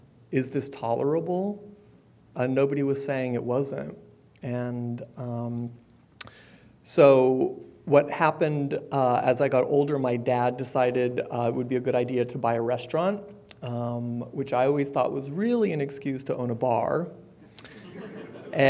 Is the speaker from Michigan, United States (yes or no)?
no; San Francisco, California, United States; I grew up in San Francisco. I have an older sister and a younger sister.